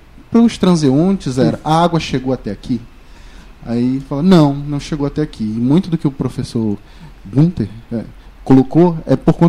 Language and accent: Portuguese; Belém, Pará, Brazil; now in Boa Vista, Brazil; Sou de Belém do Pará, nascido em Belém do Pará, atualmente moro em Boa Vista, Roraima, 13 anos já